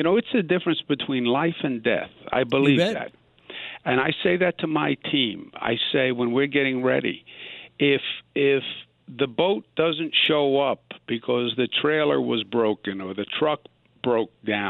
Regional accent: Queens, New York, United States; I'm from Queens.

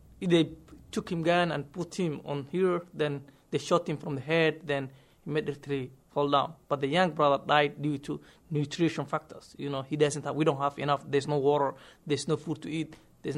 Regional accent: Somalia; I'm from Somali.

